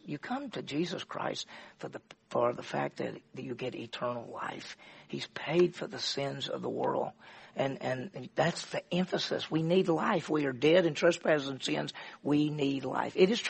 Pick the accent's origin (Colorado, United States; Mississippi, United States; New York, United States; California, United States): Mississippi, United States; I'm from Mississippi, so we say AI.